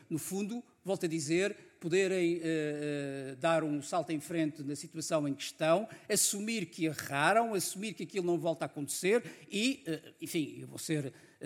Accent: Portugal; se como português, porque na verdade qualquer português tem direito à indignação

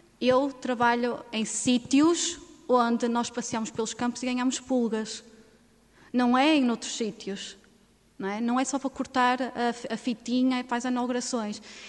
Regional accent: Norte, Portugal; E eu sou nortenha, de buço na venta, como se costuma dizer, e a verdade. Eu sou filha de pessoas que fizeram o seu êxodo rural.

